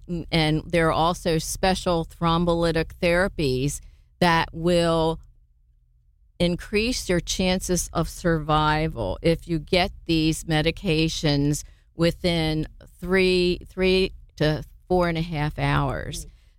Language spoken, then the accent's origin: English; Maryland, United States; And since I grew up in Maryland, my father was also a history teacher.